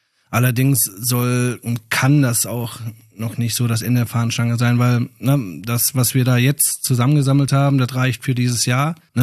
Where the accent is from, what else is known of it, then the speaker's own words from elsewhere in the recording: Bottrop, North Rhine-Westphalia, Germany; Ich komme gebürtig aus Bottrop, ja. Und lebe auch noch hier.